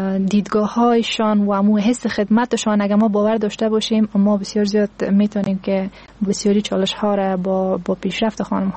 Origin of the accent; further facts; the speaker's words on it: Afghanistan; چون هرچی نباشه ما افغان هستیم